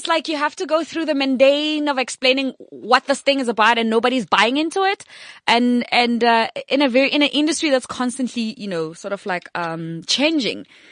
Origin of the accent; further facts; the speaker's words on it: Bushbuckridge, Mpumalanga, South Africa; I come from Bushbuck Ridge. By seven, I spoke eight languages.